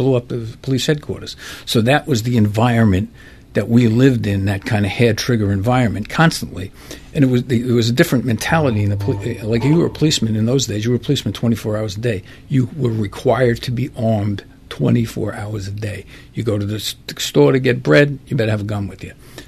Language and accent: English; Bronx, New York, United States; I grew up in the Throgs Neck section of the Bronx.